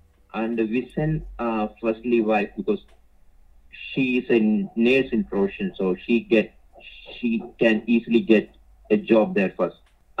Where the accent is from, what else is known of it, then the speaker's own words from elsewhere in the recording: Kochi, Kerala, India; I'm from Kochi. State is Kerala.